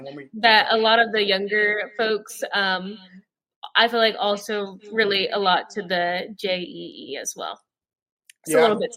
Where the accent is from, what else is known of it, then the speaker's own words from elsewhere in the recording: Nashville, Tennessee, United States; I'm from Nashville, Tennessee, grew up here, was born and raised